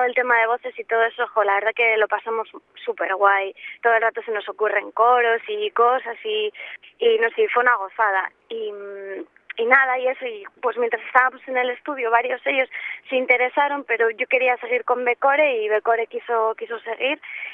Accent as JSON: {"language": "Spanish", "region": "Basque Country", "country": "Spain", "said": "que yo soy vasca"}